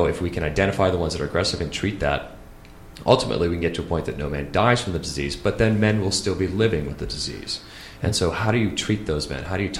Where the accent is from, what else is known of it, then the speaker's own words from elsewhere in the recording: Boston, Massachusetts, United States; My hometown team, the Bruins, crushed it.